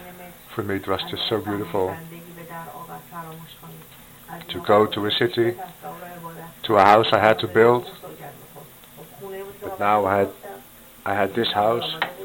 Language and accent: English; Netherlands; from the Netherlands